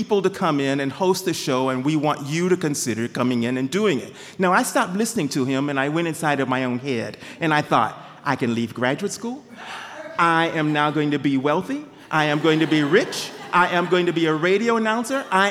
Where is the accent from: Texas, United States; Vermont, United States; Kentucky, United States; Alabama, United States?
Texas, United States; I am glad to be in Maine today. But I'm originally from Texas. And the thing that you should know about Texans is that the one thing that we can do better and differently than anybody else is talk.